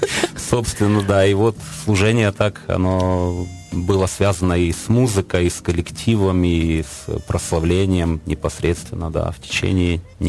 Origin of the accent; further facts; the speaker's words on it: Zaporizhzhia, Zaporizhzhia Oblast, Ukraine; потому что я сам из Запорожья.